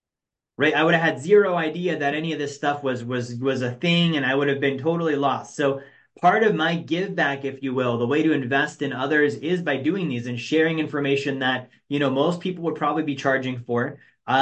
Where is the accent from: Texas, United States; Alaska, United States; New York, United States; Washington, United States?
Alaska, United States; I grew up in Alaska. Like, I wasn't this, college graduate with parents who had money and influence and all these things.